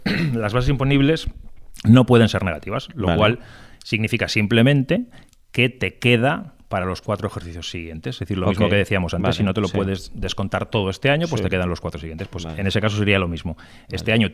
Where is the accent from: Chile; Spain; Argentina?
Spain; Burgos, Castile and León; now in Barcelona, Spain; yo soy de Burgos